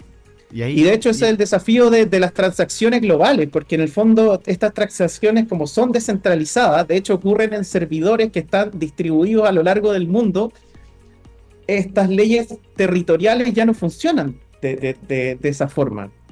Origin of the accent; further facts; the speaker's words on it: Chile; el Estado ya no nos puede proteger como chileno, porque nuestros datos no están acá.